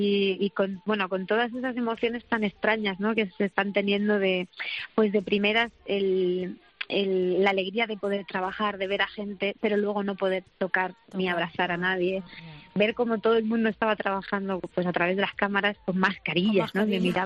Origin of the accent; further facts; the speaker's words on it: Castilla-La Mancha, Spain; yo sabéis que como buena manchega, pues tengo el humor por bandera.